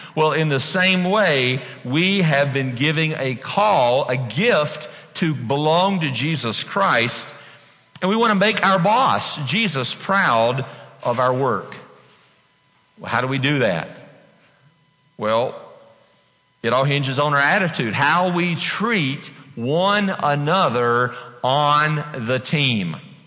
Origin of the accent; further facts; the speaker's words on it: the South, United States; It's a way of, I was raised in the South, to show respect to people.